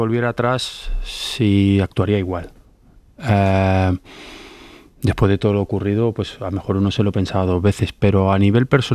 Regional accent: Terrassa, Catalonia, Spain; de Tarrasa, de donde yo soy

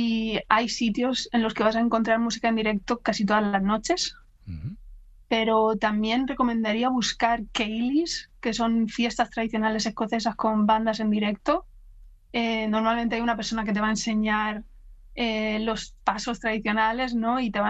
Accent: Spain; now in Edinburgh, United Kingdom; también como español, te recomendaría ir para ver

